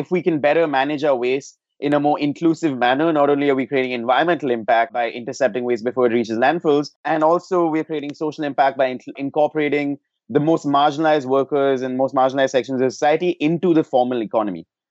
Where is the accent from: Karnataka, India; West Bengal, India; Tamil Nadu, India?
Karnataka, India; Bangalore; I am from Bangalore. I've lived in Bangalore all my life.